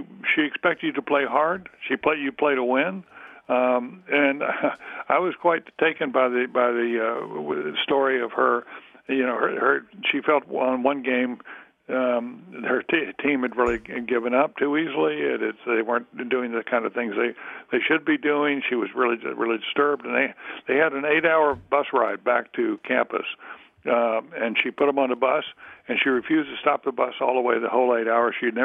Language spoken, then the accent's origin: English; Durham, North Carolina, United States; I'm from North Carolina, from Durham. So Coach K is quite, from his time at Duke, is quite special to me.